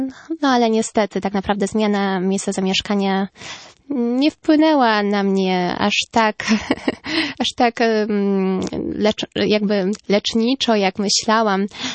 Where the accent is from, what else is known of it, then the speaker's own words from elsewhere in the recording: near the Belarusian border, Poland; jako dziecko mieszkaliśmy razem, wychowywałam się na wsi. Jeżeli chodzi o położenie, to blisko granicy białoruskiej.